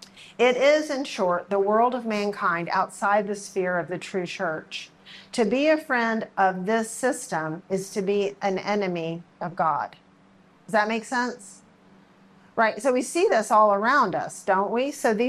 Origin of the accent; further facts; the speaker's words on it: Texas, United States; Well, I'm from Texas where football is king. And like we raise our boys to be football players and our girls to be cheerleaders. That's just the way it goes down in Texas.